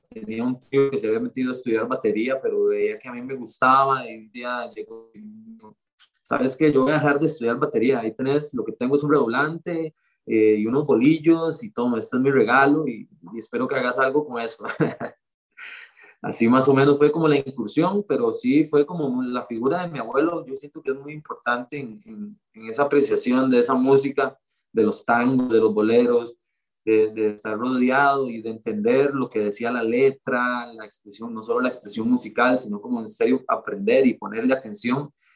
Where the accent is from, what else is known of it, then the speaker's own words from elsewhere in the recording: San José, Costa Rica; Yo soy de los barrios del sur, de San José.